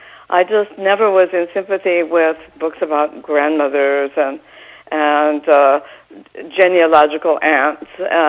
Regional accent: Midwest, United States; And we sometimes talk about certain sturdy qualities of our characters that we think we get from growing up in the Midwest.

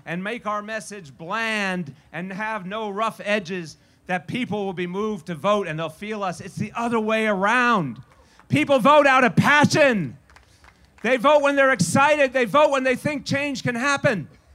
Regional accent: New York, United States; And I say this from the bottom of my heart as a New Yorker.

